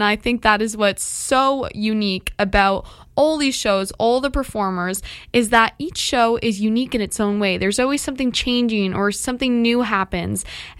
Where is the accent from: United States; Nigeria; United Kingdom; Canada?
Canada; Kingston, Ontario; But as I've mentioned before in the show, I was born and raised right here in Kingston, so buskers have always really been a part of my summer